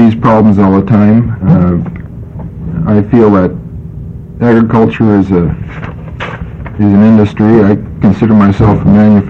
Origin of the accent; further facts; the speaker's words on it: Oregon, United States; I am from Marion County. I'm a full-time farmer, a third-generation farmer on the same farm.